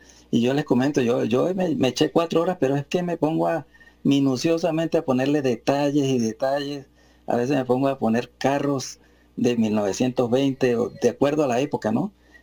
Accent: Valledupar, Cesar, Colombia; now in Bucaramanga, Colombia; Yo soy, pues, ¿cómo se dice? Hijo adoptivo acá de Bucaramanga, pero yo soy de Valledupar Cesar.

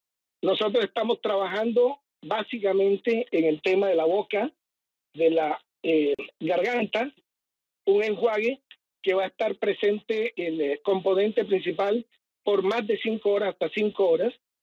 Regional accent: Colombia; Yo soy colombiano

